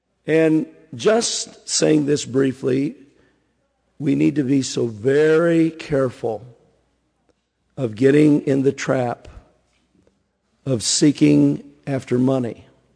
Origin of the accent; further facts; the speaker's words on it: Iowa, United States; I grew up in Iowa, farm country, and our home church that I grew up in, Sunday night service began at 7:30.